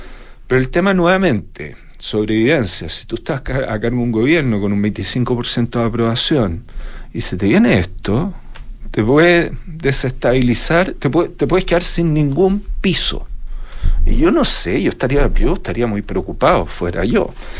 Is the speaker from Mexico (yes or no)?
no; Chile; nosotros como chilenos, a través